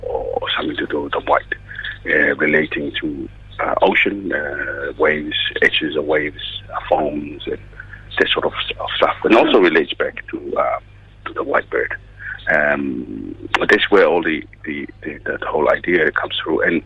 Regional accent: Tonga; I grew up in Tonga, and there's a lot of building that goes up in terms of clashing between the tradition and the new type of work.

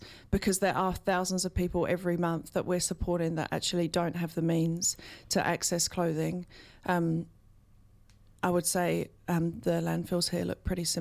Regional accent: East of England, United Kingdom; now in New Zealand; I grew up, if you haven't already guessed, not in Aotearoa. I grew up in Essex in the UK

